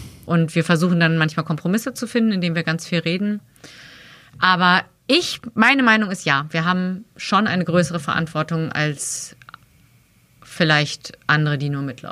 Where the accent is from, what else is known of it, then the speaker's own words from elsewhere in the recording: Berlin, Germany; Ich komme halt aus dem West-Berlin